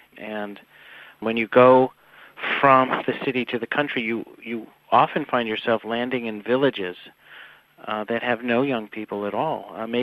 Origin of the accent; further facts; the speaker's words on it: Chicago, Illinois, United States; So I'm from Chicago. Chicago is a famously racially divided city.